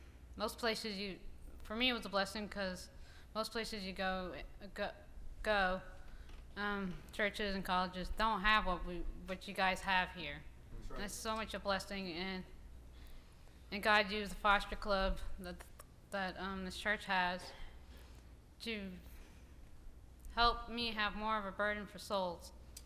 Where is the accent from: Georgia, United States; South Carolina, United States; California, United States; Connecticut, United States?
Georgia, United States; I'm from Georgia.